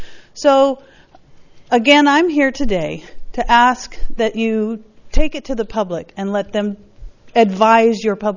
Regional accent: Los Osos, California, United States; from Los Osos.

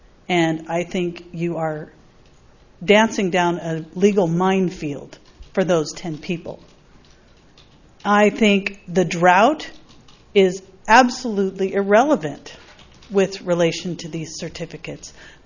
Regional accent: Los Osos, California, United States; from Los Osos.

